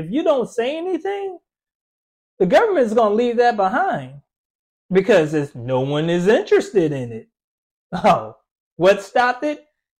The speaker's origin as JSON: {"language": "English", "town": "Austin", "region": "Texas", "country": "United States", "said": "And mind you, we came from Austin."}